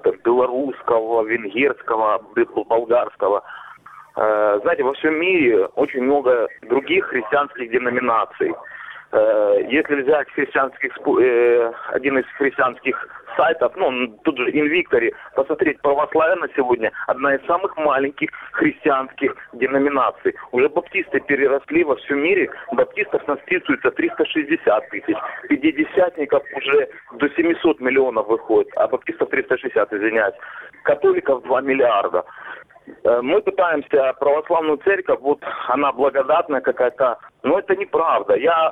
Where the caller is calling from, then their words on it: Donetsk Oblast, Ukraine; Донецкая область.